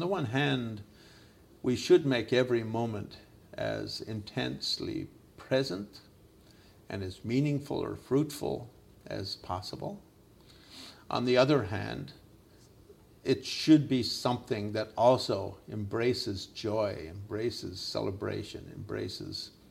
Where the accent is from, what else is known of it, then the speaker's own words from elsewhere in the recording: Quebec, Canada; because I grew up in Quebec where it's 80% Catholic.